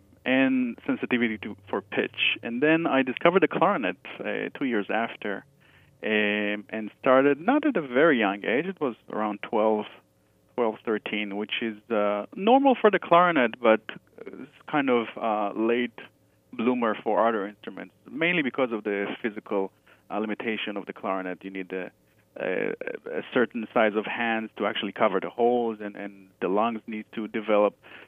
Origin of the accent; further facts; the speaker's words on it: Israel; I actually started my musical education back in Israel. I'm from Israel.